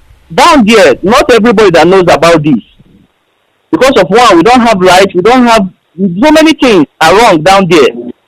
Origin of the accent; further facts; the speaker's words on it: South West, Nigeria; I was born in Yoruba land and I schooled in Yoruba land.